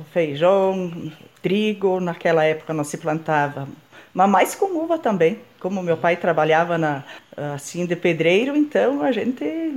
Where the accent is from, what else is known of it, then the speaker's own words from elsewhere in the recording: Capela Linha República, Brazil; Sim, eu nasci lá, me criei lá.